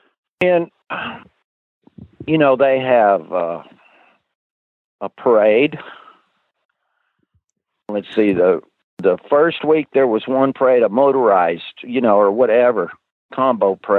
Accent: Canada; born there; I'm Canadian born, and I rode alongside the American flag.

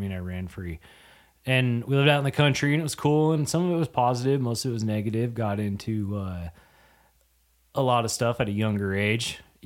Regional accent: Washington, United States; moved away as an adult; It is, yeah. Born, raised there till I was, shoot, I was 18. I moved to North Dakota with my dad.

